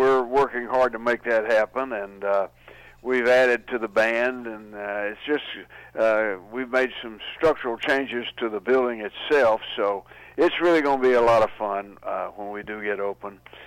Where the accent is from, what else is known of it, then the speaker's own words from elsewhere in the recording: Georgia, United States; Well, I grew up in a little cotton mill town in North Georgia, about 20, 25 miles north of Atlanta.